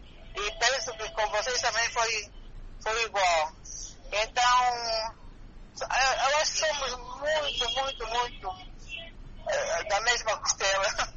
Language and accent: Portuguese; Fogo, Cape Verde; Cabo Verde, principalmente Ilha do Fogo, que é a minha terra